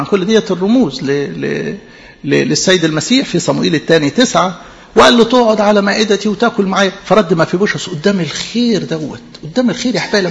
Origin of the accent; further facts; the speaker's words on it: Egypt; إيه اللي لقى ربنا فينا حلو كمصريين